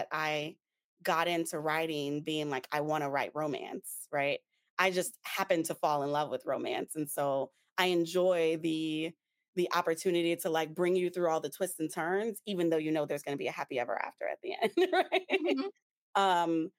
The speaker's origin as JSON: {"language": "English", "town": "New Orleans", "region": "Louisiana", "country": "United States", "said": "I think this is absolutely just being that I'm from New Orleans"}